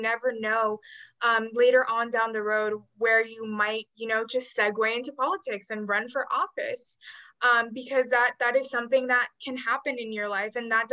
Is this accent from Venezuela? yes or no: yes; Venezuela; I definitely had that immigrant background of being involved. I am from Venezuela.